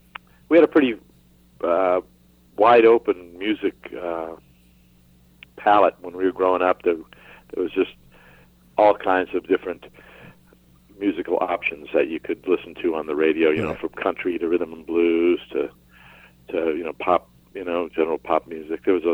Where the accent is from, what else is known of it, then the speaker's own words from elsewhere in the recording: California, United States; born there; Originally, I was born in Northern California.